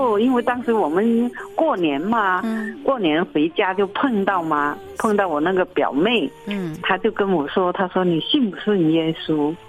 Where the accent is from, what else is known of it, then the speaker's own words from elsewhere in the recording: Puning, Guangdong, China; 就是在普宁农村那里乡下嘛，我们的乡下，我也找了一个教堂去那里拜。